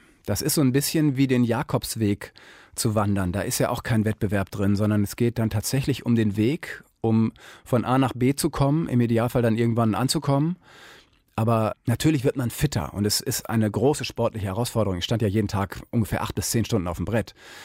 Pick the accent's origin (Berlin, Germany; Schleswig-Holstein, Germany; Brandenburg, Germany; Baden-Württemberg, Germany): Schleswig-Holstein, Germany; Kiel; Also ich komme ja aus Kiel, war also auf der Förde viel unterwegs